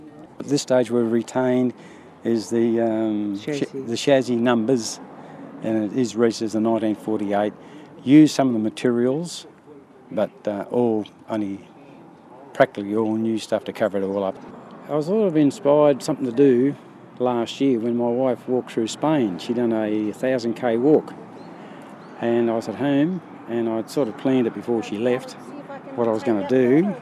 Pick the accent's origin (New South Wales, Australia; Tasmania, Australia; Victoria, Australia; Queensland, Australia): New South Wales, Australia; Evans Head; from Evans Head. We're travelling from Cairns to Canberra.